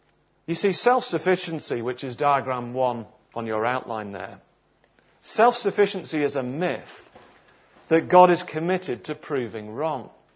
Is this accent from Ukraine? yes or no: no; England, United Kingdom; Maybe it's the sort of stereotypical stiff upper lip, if we're English people.